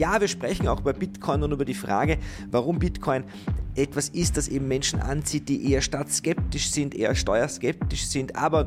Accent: Austria; bei uns in Österreich

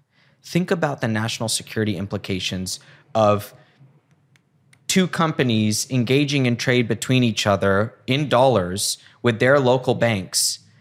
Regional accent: United States; as an American, that's what I can see is a problem.

